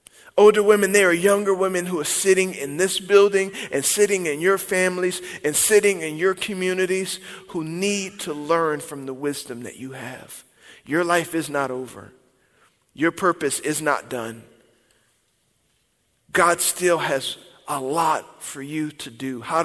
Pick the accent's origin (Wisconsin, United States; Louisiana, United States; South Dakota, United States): Louisiana, United States; See, just because I'm Cajun. We get drunk. That's what we do.